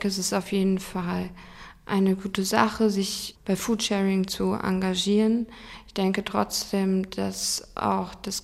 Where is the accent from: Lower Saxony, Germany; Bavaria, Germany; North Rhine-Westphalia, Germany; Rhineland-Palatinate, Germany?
Lower Saxony, Germany; born there; Ich komme gebürtig aus Niedersachsen.